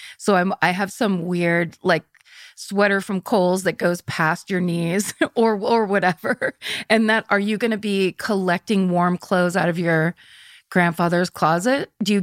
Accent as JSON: {"language": "English", "region": "California", "country": "United States", "said": "because I'm from Northern California"}